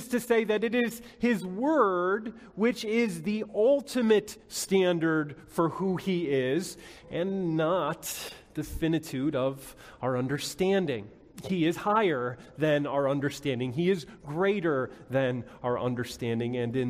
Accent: Midwest, United States; Well, I grew up in the Midwest.

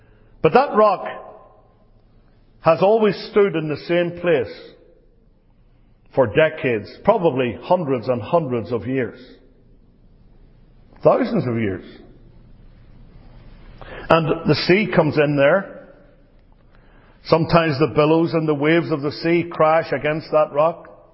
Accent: Northern Ireland, United Kingdom; back in my home country in Northern Ireland. It's in County Down.

